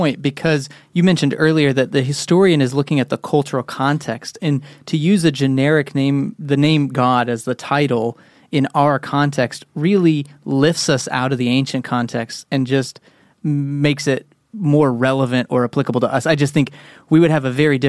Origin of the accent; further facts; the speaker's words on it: Texas, United States; It's like growing up in Texas, we used Coke for all the names for soda. And then I come to the Northeast and I say, can I get a Coke?